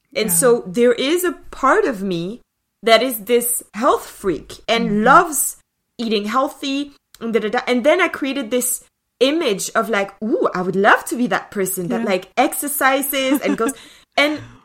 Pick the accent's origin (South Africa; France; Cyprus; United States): France; I come from France.